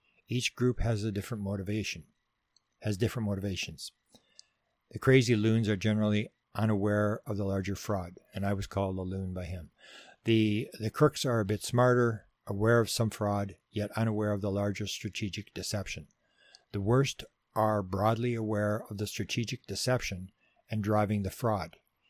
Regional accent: Canada; I'm from Canada

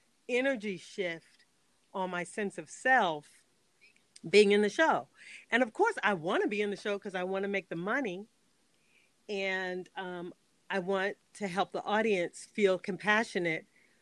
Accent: Washington, District of Columbia, United States; So I'm spoiled because I came up on August 1st and I grew up in Washington, D.C.

